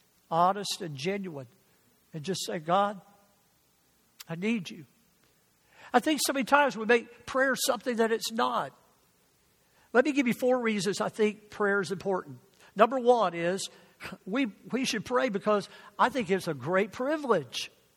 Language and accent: English; the South, United States; because I grew up with pastors in the South, and I can't demonstrate it